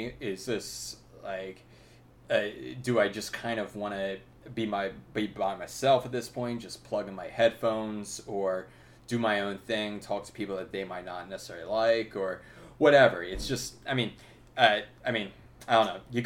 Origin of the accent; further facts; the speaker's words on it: New Jersey, United States; the place I grew up in South Jersey has become the parts of South Jersey that I grew up in have basically become, like, you know, the big hipster places